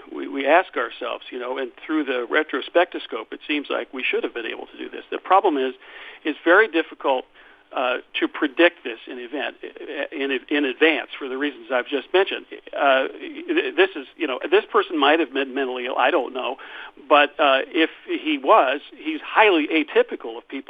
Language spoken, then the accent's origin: English; Chapel Hill, North Carolina, United States; We had an incident here in Chapel Hill, my hometown